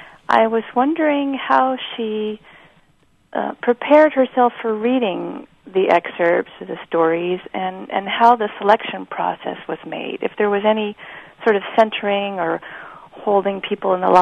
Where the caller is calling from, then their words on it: Champaign, Illinois, United States; I'm calling from Champaign